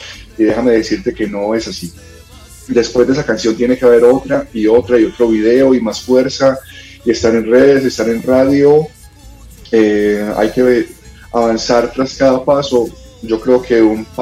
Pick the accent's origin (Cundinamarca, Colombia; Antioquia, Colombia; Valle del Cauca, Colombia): Antioquia, Colombia; Ituango; Yo soy de un pueblo, soy de Ituango, Antioquia, y allí pues obviamente la música popular es el género del pueblo.